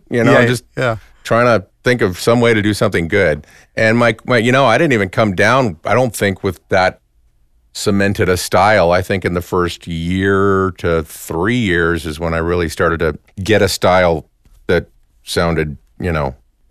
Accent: Alaska, United States; You know, it didn't matter that I came from Alaska.

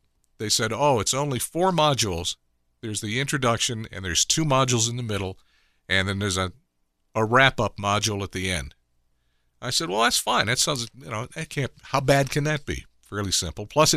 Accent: Los Angeles, California, United States; also born or lived in Claremont / Pomona / Ontario / Laguna Beach; L.A., Los Angeles, I lived in Claremont, Pomona, Ontario. We moved around a little bit, but for the most part. And Laguna Beach is my favorite. I lived in Laguna for a while.

